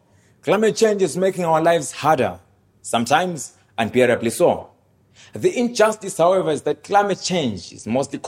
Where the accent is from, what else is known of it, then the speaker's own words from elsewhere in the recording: Victoria Falls, Matabeleland North, Zimbabwe; I grew up in Chinotimba Township, a poor part of our region where many are struggling.